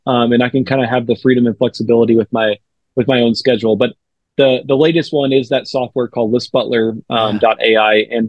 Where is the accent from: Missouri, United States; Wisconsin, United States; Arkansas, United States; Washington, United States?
Arkansas, United States; So, I mean, for me, like I'm from Arkansas. My wife's also from Arkansas, although we met through India.